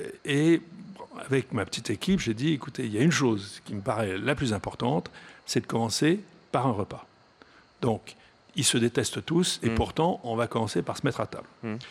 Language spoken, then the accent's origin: French; France; Parce que, d'abord, nous sommes français et pour nous, c'est important.